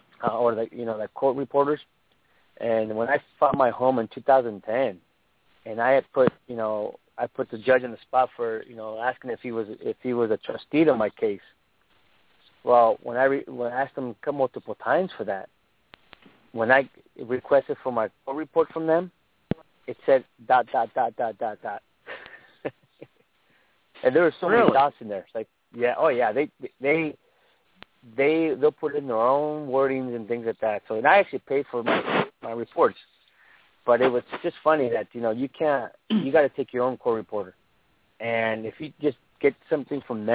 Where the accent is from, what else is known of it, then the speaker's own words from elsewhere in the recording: California, United States; I went to this in Riverside, actually. I'm from San Diego County.